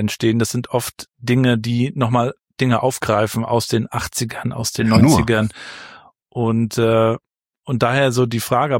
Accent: Rostock, Mecklenburg-Vorpommern, Germany; in Warnemünde, in diesem Teil von Rostock, wo ich aufgewachsen bin

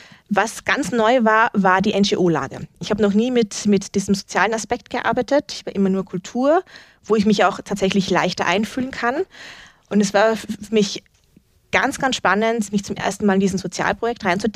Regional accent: Wels, Upper Austria, Austria; Wels ist meine Heimatstadt. Ich bin dort aufgewachsen, ich bin dort geboren, das ist so meine Hut gewesen

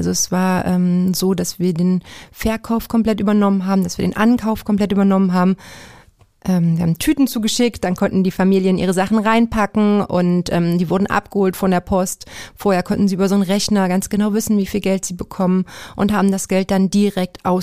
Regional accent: eastern Germany, Germany; Ich bin Arbeiterkind, ich komme aus Ostdeutschland

